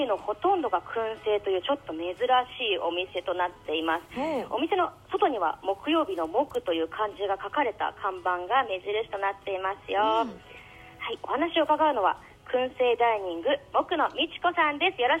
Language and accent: Japanese; Kanagawa, Japan; この時間は地元神奈川の飲食店を全力で盛り上げるべく